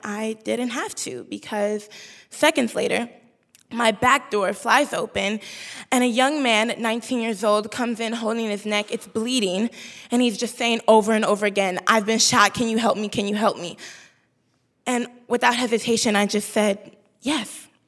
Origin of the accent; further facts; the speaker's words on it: Chicago, Illinois, United States; But I'm from Chicago, and the lack of resources in our communities makes that training so much more important. We don't have any trauma centers on the south side of Chicago where I'm from.